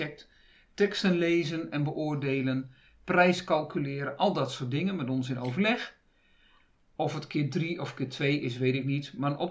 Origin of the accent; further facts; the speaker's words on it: Groningen, Netherlands; Maar daar ben ik te nuchter voor als Groningse.